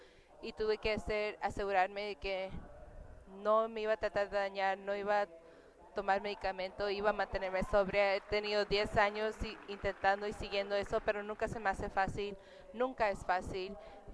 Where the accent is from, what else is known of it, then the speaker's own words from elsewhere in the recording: San Diego, California, United States; Soy de San Diego, el área 8, distrito 8.